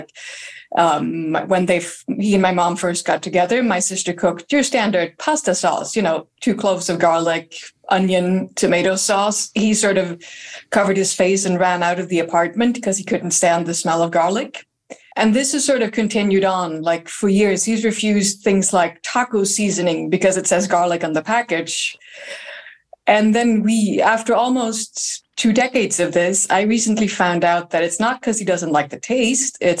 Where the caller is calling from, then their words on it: Lund, Skåne, Sweden; I'm calling from Lund in Sweden.